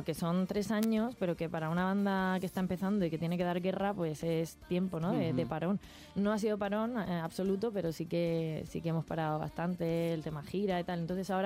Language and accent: Spanish; Region of Murcia, Spain; porque yo soy murciana y al final allí también se nota la tierra.